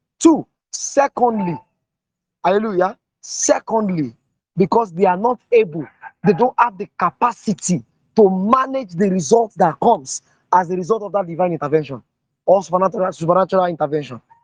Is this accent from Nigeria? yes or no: yes; Yorubaland, Nigeria; I was brought up in Yoruba, I mean in Yoruba land, and I was I was what you call a Yoruba boy, I didn't really understand Yoruba. I mean, I couldn't really speak Yoruba in a setting, in a formal setting.